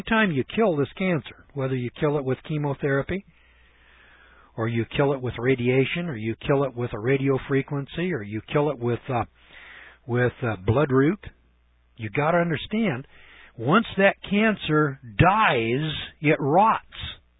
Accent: California, United States; Now I'm from California too.

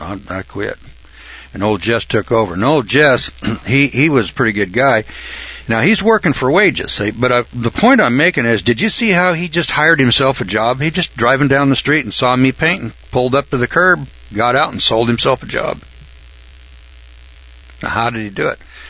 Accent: Boise, Idaho, United States; You know, I was from Boise, Idaho. It rains up there 2-3 times a year, you know.

